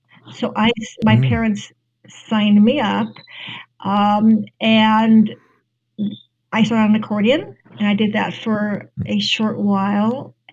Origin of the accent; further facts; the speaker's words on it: California, United States; I grew up in Southern California.